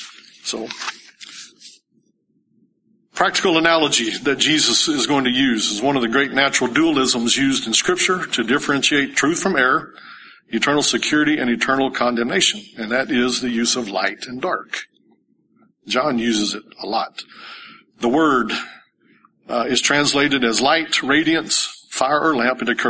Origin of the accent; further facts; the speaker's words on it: Bible Belt, United States; We grew up in the Bible Belt, and they believe in the Bible, and they believe in the belt.